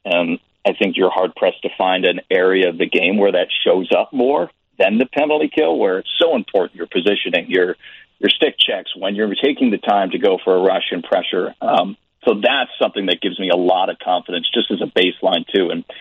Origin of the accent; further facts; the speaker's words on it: Boston, Massachusetts, United States; this is high praise, and I'm from Boston, so I'll try and this is with no bias.